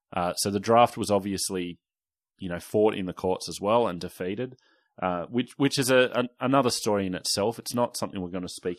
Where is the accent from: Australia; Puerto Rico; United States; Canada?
Australia; Newtown, New South Wales; I grew up in Newtown, and it was something I wrestled with, like, growing up, like, not having that club.